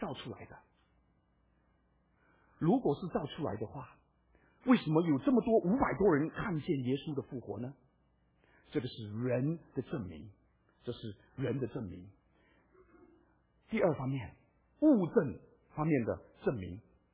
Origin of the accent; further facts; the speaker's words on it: Malaysia; 我在马来西亚长大